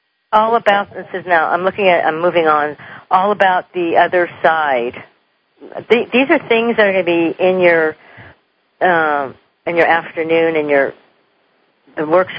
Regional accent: Detroit, Michigan, United States; born there; By the way, I was born in Detroit, Michigan.

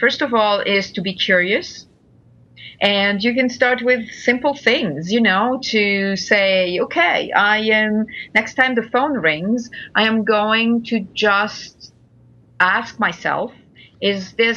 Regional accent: Italy; I'm from Italy, so I take them home, get to travel with a real Italian.

